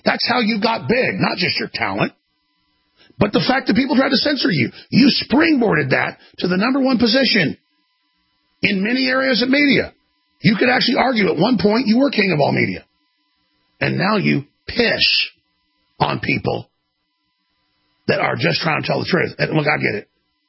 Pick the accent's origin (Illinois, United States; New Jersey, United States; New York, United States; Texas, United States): Texas, United States; Dallas; who I remember growing up in Dallas when he was first really big on the radio